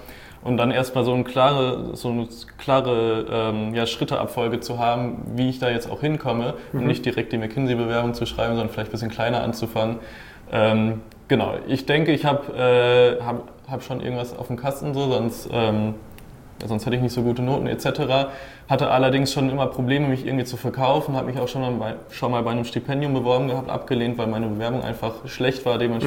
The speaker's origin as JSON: {"language": "German", "town": "Dortmund", "region": "North Rhine-Westphalia", "country": "Germany", "said": "ich komme aus Dortmund und studiere auch an der TU Dortmund"}